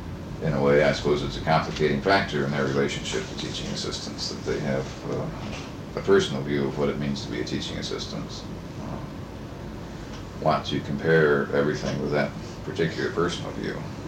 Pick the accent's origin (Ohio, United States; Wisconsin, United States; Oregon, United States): Wisconsin, United States; Madison; I was born in Madison, Wisconsin, oddly enough for a UW faculty member, in 1929. And, lived here, went to school here until I went off to college in 1947.